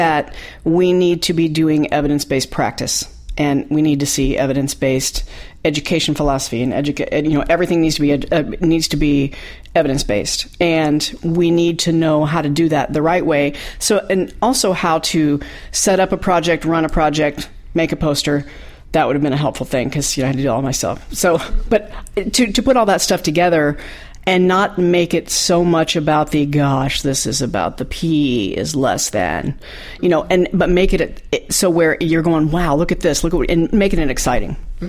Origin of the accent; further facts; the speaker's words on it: Indianapolis, Indiana, United States; I am from Indianapolis.